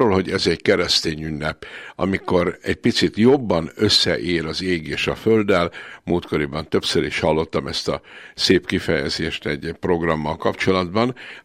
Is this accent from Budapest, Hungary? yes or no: no; Kunszentmiklós, Bács-Kiskun, Hungary; born there; Én Kunszent Miklósi gyerek vagyok, tehát a Kiskunság fővárosában születtem